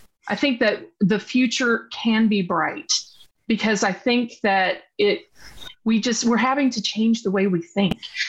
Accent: Alabama, United States; You know, we're from Alabama. We have a history of that as an issue in our state.

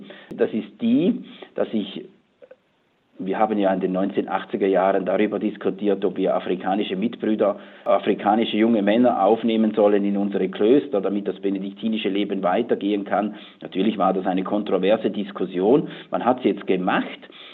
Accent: Switzerland; das gibt es auch bei uns in der Schweiz, das gehört dazu.

